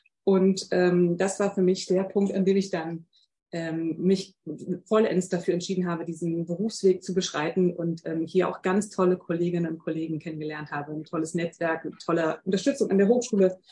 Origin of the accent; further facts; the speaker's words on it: Berlin, Germany; raus aus der eigenen Heimatstadt. Also als Berlinerin ist man ja immer so ein bisschen faul und denkt sich, wir haben doch alles, muss nirgendwo anders hin.